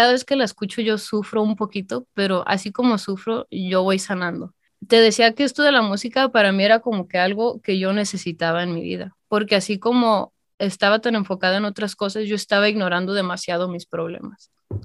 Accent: Calvillo, Aguascalientes, Mexico; yo soy de Calvillo, Aguascalientes, estuvimos como 6, 7 meses viviendo allá

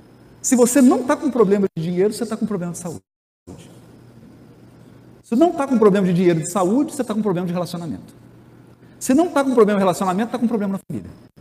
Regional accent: Minas Gerais, Brazil; Para mim, que sou de Minas e que só vê montanhas, chegar aqui e contemplar esse rio já é alegria.

